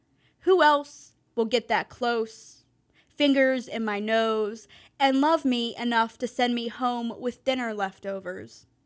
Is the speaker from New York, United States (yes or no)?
no; Pittsburgh, Pennsylvania, United States; I mean, I'm from Pittsburgh. My family lives in an old still town, and that's what I know.